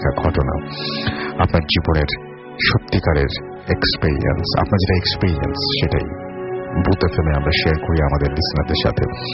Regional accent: Bagerhat, Khulna Division, Bangladesh; now in Khulna, Bangladesh; আমি ভূত এফএম এর একজন অনেক বড় ফ্যান। আমি আমার বাড়ি বাগেরহাট এবং পড়াশোনার জন্য খুলনায় থাকি। খুলনায় একটি কলেজে অনার্স সেকেন্ড ইয়ারের স্টুডেন্ট আমি।

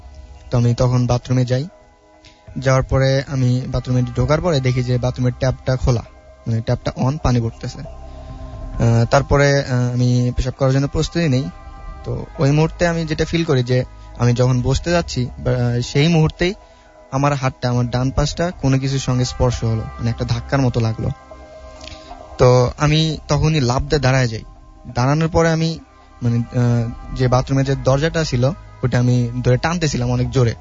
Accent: Dhunat, Rajshahi Division, Bangladesh; now in Dhaka, Bangladesh; আমি ঢাকাতে সেগুনবাগিচায় থাকি, আর আমার হোম ডিস্ট্রিক্ট বগুড়ার ধুনটে।

